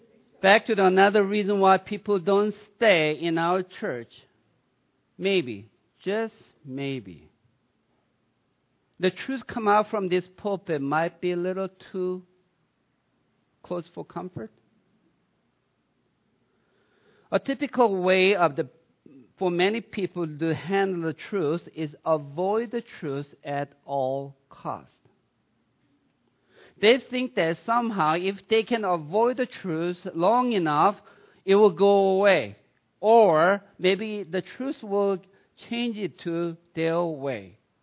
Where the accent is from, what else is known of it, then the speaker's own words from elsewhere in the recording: Sweden; accent: Swedish; Maybe one of them, many reasons might be because of my heavy Swedish accent.